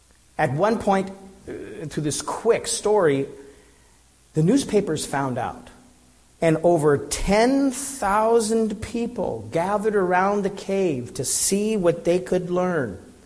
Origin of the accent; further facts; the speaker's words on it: Denver, Colorado, United States; I'm from Denver, and I used to like to go outside of town around Golden and places and go into the caves, natural occurring caves.